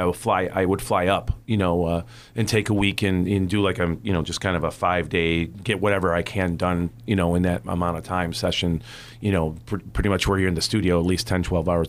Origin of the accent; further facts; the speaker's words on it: Syracuse, New York, United States; You know, I'm from Syracuse, but I played in Utica as every bit as much as I did in Syracuse